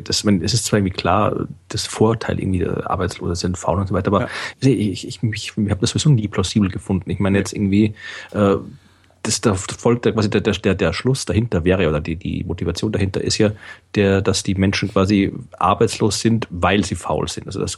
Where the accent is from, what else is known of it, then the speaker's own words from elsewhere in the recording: Austria; dass ich jetzt als Österreicher kriege ich das gar nicht